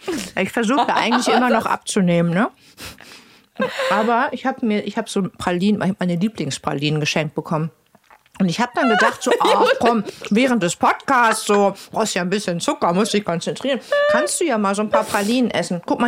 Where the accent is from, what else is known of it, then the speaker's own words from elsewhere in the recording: Northern Germany, Germany; wenn man nach Süddeutschland fährt als Norddeutscher